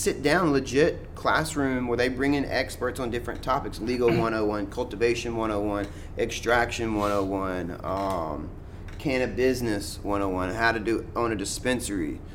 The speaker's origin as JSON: {"language": "English", "town": "Shreveport", "region": "Louisiana", "country": "United States", "lives_now": "Lafayette, United States", "said": "I'm an entrepreneur at heart. I'm from Shreveport originally, but I've been in Lafayette for the last 10 years. This is my home now"}